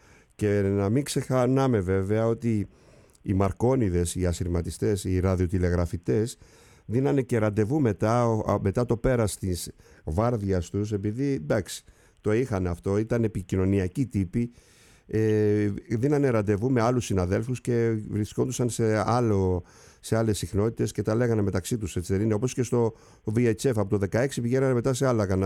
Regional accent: Kasos, South Aegean, Greece; είμαι από την Κάσου, υπάρχει και... Είχα και συγγενείς εκεί στα Κασιώτικα.

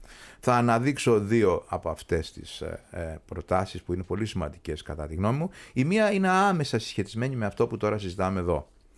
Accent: Agios Nikolaos, Crete, Greece; Εγώ γεννήθηκα και μεγάλωσα στον Άγιο Νικόλαο Κρήτης

